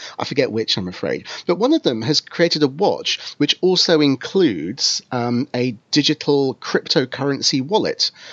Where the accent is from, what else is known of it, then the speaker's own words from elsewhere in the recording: United Kingdom; or Swiss franc note, as we British people would probably say.